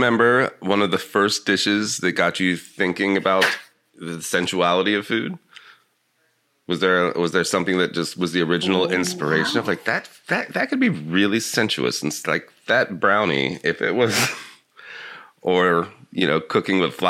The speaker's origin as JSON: {"language": "English", "town": "Sonoma", "region": "California", "country": "United States", "tie": "born there", "said": "I was born in Sonoma."}